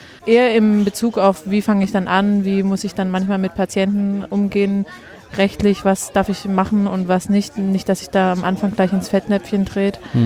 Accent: Stuttgart, Baden-Württemberg, Germany; now in Jena, Germany; Stuttgart.

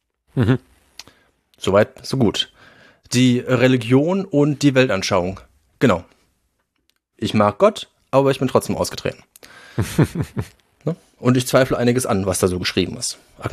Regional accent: Gelsenkirchen, North Rhine-Westphalia, Germany; ich komme aus Gelsenkirchen Bismarck, ja, und habe meiner Freizeit am liebsten am Triengamp gehangen

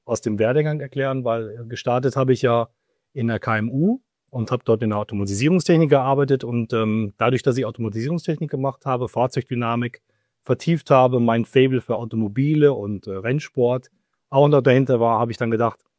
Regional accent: Switzerland; Ja, ich komme aus der Schweiz, genau.

